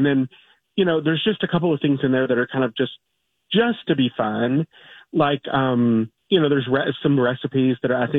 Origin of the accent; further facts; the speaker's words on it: Kentucky, United States; I mean, I'm from Kentucky. I had to make a mint julep.